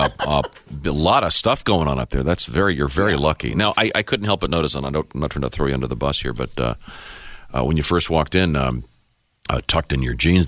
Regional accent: California, United States; Well, growing up in the Bay Area, I think there's probably...

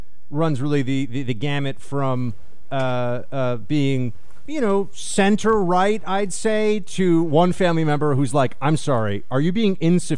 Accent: New York City, New York, United States; We're all from New York City.

